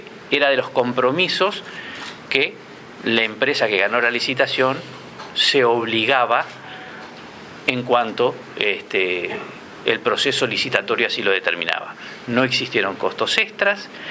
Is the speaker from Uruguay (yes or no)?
yes; Uruguay; mi pueblo, el pueblo uruguayo, de mi pueblo, el pueblo uruguayo